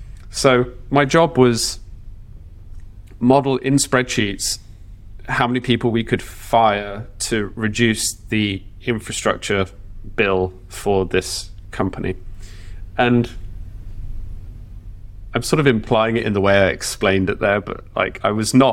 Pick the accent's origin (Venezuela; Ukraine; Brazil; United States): Brazil; I grew up in Brazil